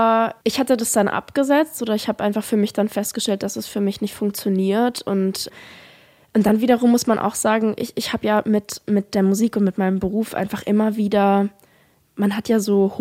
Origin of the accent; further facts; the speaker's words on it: Offenburg, Baden-Württemberg, Germany; ich komme ja aus Offenburg